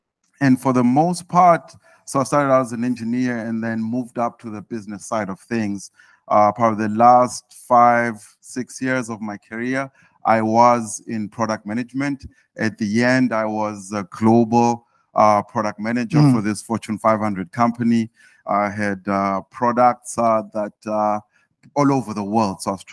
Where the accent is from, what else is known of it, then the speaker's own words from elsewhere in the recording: Eswatini; As my ogre here has said, I am from Eswatini. I am the CEO for Eswatini TV. I'll put a disclaimer out there first to say